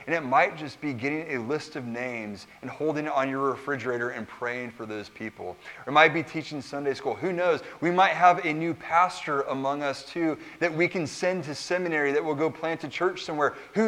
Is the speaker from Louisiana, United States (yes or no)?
no; California, United States; you know, I'm from California. So the first time I ever saw real snow, we went to Salt Lake City